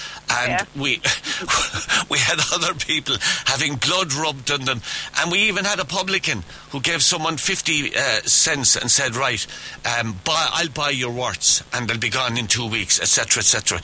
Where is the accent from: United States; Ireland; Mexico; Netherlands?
Ireland; Munster; as a child, in where I grew up in County Clare, it was absolutely widespread